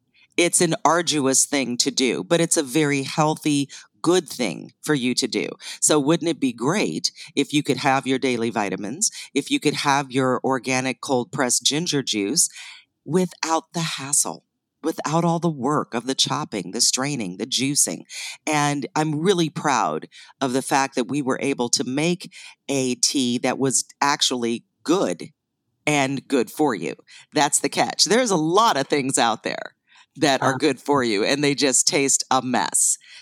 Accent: Ohio, United States; also born or lived in Canada; Well, I was born in Canada, but raised in Northeastern Ohio.

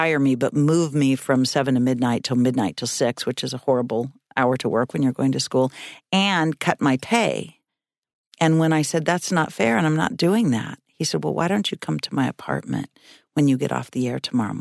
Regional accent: Reedsport, Oregon, United States; moved away; also born or lived in Coos Bay / Eugene / Seattle / Boston; I went from Reedsport, my hometown, to North Bend, Coos Bay. So I left 3,000 people for the booming metropolis.

